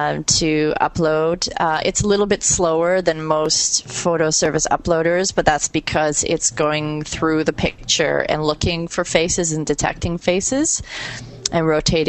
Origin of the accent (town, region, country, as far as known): Toronto, Ontario, Canada